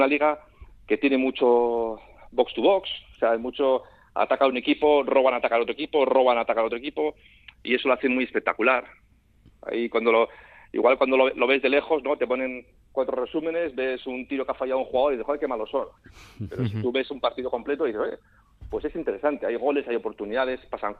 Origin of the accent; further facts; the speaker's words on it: Basque Country, Spain; como buen vasco, me gusta la comida.